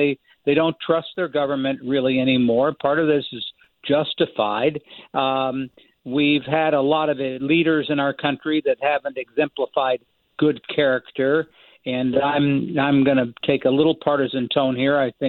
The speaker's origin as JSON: {"language": "English", "region": "Kansas", "country": "United States", "said": "I knew a little bit about farm issues because I was from Kansas and knew about cattle and wheat and other commodities."}